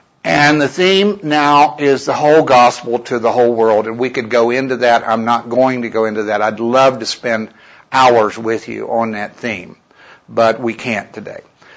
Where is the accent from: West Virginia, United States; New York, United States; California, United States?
West Virginia, United States; I grew up in West Virginia as a young man.